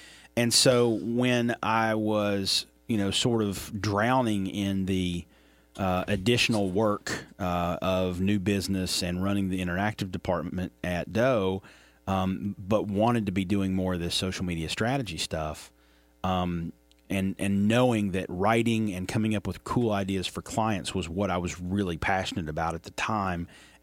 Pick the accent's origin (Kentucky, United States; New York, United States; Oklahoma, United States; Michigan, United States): Kentucky, United States; Pikeville; I grew up in Pikeville, so it's all good for me too.